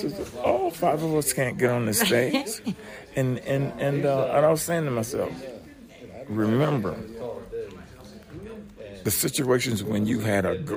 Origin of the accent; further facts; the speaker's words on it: Florida, United States; now in Birmingham, United States; I'm actually from Florida.